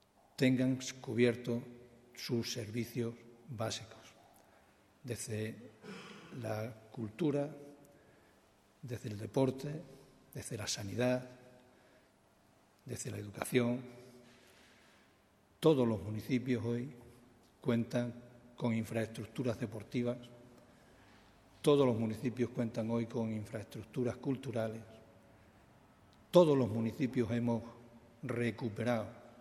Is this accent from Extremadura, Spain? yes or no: yes; Extremadura, Spain; simplemente fijándome en mi pueblo y extendiéndolo a los 230 municipios que hay ahora mismo en la provincia de Cáceres